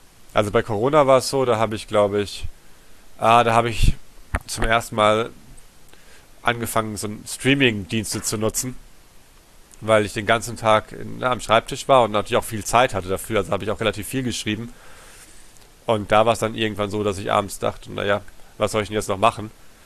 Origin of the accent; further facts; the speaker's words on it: Germany; also born or lived in Tanzania; ich bin in Tansania groß geworden, bis ich 8 war und dann den Rest der Schulzeit in Deutschland. Aber ich war dann auch mal in Griechenland ein halbes Jahr oder in den USA.